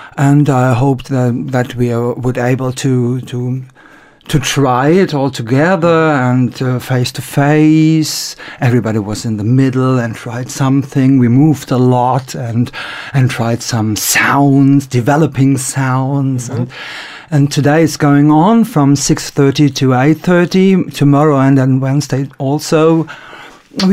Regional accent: North Rhine-Westphalia, Germany; I come from Germany, from near Cologne

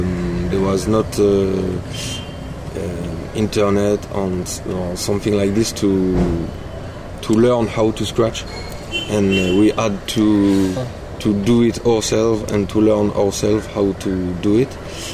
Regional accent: Lyon, Auvergne-Rhône-Alpes, France; English is a second language; so we say we are from Lyon, but I am from Lyon, Cyril too, but he live in Toulouse.

